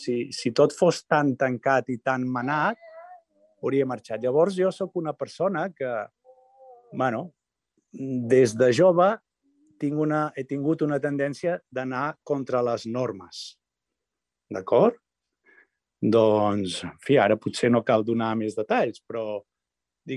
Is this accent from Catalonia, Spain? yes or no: yes; Barcelona, Catalonia, Spain; he estudiat a l'Autònoma i vinc de Barcelona